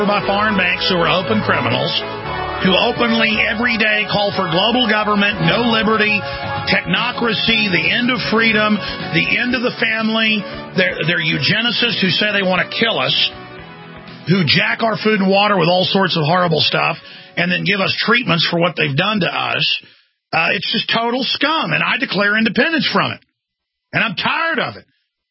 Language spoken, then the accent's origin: English; United States; I'm a red-blooded human being. I'm an American, but I'm a human being first.